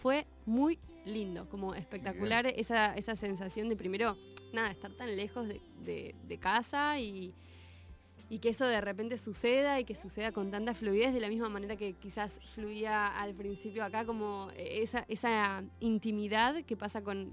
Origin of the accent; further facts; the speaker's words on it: Buenos Aires, Argentina; Sí, soy de Capital.